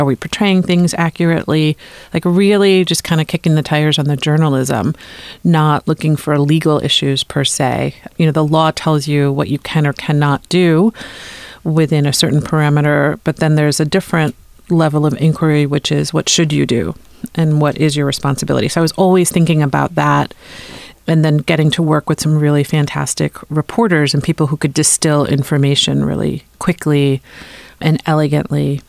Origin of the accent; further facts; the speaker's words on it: New York City, New York, United States; I grew up in New York City, and I went to Bronx High School of Science, which is a really large high school.